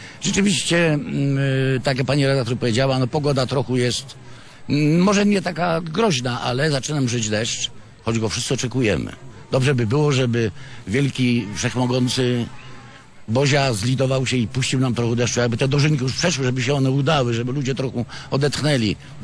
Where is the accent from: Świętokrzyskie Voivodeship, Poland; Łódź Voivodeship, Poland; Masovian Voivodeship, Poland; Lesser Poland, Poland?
Świętokrzyskie Voivodeship, Poland; dlatego że jestem ze wsi, no jestem powiatu jędrzowskiego i z tatą, z mamą chodziliśmy na dożynki